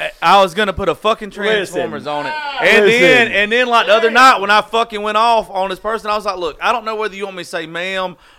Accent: the South, United States; what pissed me off is I'm from the South.

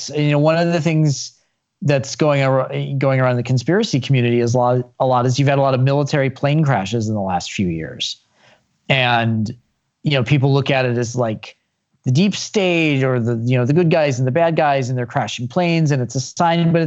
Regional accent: Chicago, Illinois, United States; My favorite sports conspiracy, because I grew up in Chicago

